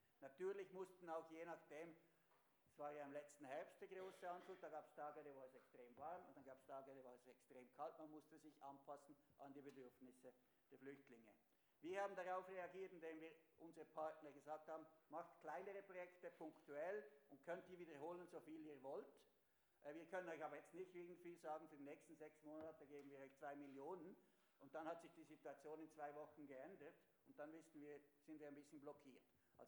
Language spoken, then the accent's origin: German; Switzerland; kann man sich als Schweizer auch weniger damit identifizieren.